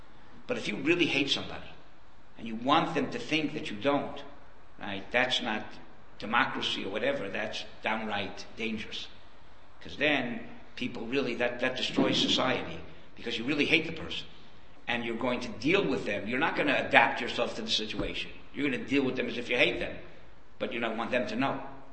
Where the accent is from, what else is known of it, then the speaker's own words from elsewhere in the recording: Miami, Florida, United States; That's so I come from a small town. I grew up in Miami, but at that time it was not, you know, big place.